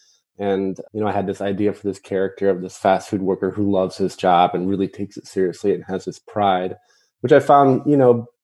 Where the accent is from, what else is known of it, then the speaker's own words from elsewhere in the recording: Ann Arbor, Michigan, United States; You know, I grew up in Ann Arbor. I think my first job ever was at Burger King, worked at Subway.